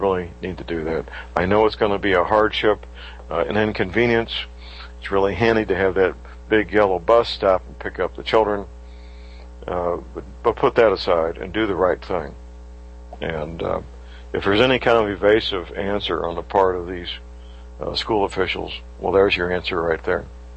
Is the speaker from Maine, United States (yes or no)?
no; St. Louis, Missouri, United States; born or raised there